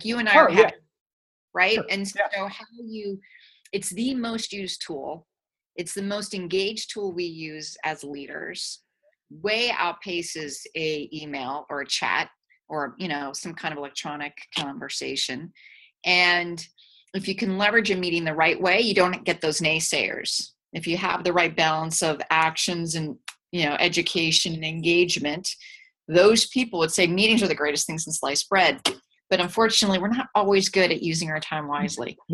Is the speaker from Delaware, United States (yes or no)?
yes; Wilmington, Delaware, United States; born there; you don't know that I was born in Wilmington, Delaware.